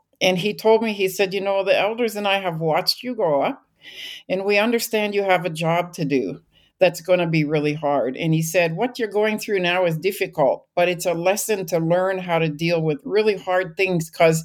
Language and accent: English; British Columbia, Canada; moved away as an adult; And I grew up in British Columbia. And in 1988, I was leaving British Columbia.